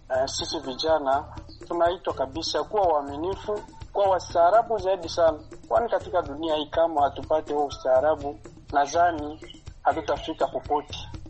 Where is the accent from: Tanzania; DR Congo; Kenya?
DR Congo; Goma, North Kivu; Natoka mjini Goma, ni mashariki mwa nchi ya Jamhuri ya Kidemokrasia ya Kongo.